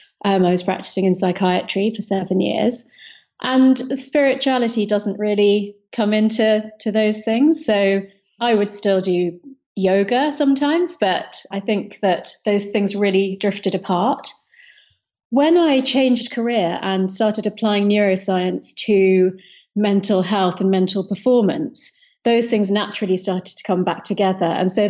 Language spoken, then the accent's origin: English; London, United Kingdom; I grew up in London with Indian parents